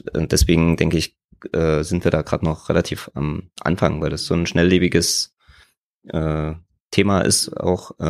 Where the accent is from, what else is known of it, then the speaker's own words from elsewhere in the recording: Jena, Thuringia, Germany; ich komme ja aus Jena